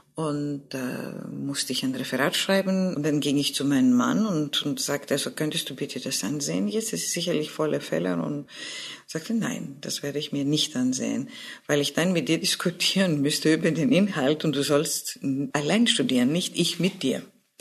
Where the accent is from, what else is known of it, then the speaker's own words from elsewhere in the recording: Greece; first language Greek; German is a second language; Ich liebe meine griechische Sprache und ich liebe meine Heimat.